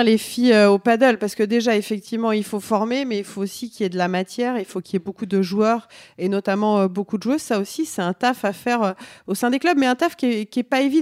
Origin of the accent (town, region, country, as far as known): France